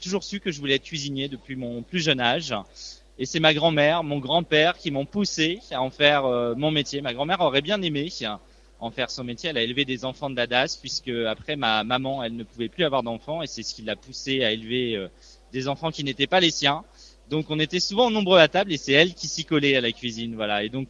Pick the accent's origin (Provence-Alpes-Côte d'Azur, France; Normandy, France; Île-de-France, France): Normandy, France; puisque je suis normand pur beurre et très attaché à mes terres natales.